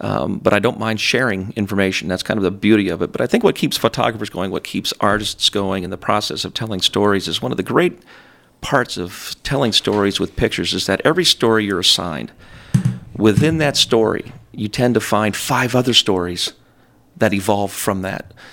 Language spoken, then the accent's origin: English; Alaska, United States; And so Dad always had cameras growing up in Alaska, with Alaska being Alaska.